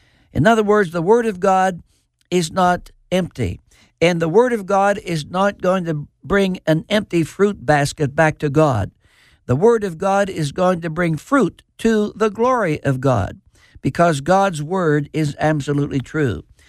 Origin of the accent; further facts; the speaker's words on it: Pennsylvania, United States; even as a child growing up in Fayette County in western Pennsylvania, I always loved the Bible.